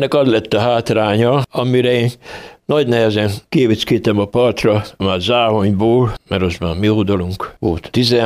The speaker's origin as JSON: {"language": "Hungarian", "town": "Tiszaszentmárton", "region": "Szabolcs-Szatmár-Bereg", "country": "Hungary", "tie": "born or raised there", "lives_now": "Kiskunhalas, Hungary", "said": "Tisza Szent Mártonba születtem. A Tisza 1 kilométerre volt a lakásunktól, úgyhogy az udvarról rá lehetett látni a Tiszára."}